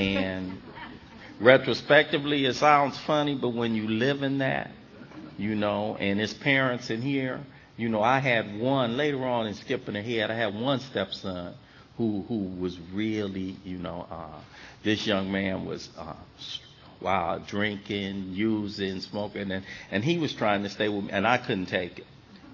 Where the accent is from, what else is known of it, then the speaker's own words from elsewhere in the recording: Los Angeles, California, United States; I'm from one of six boys. I grew up in South Central Los Angeles.